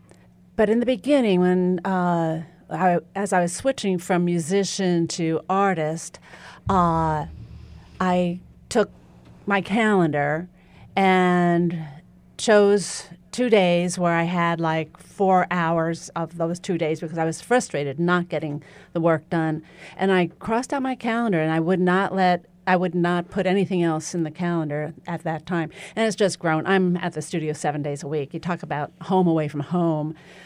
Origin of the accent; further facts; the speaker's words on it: New York, United States; Being a New Yorker, a lot of ideas come from my love of New York.